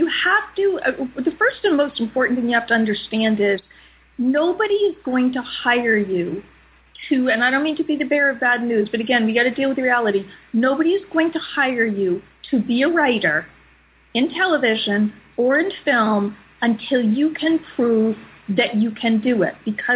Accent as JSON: {"language": "English", "town": "Lebanon", "region": "New Hampshire", "country": "United States", "said": "How did Jay know that I'm from Lebanon, New Hampshire?"}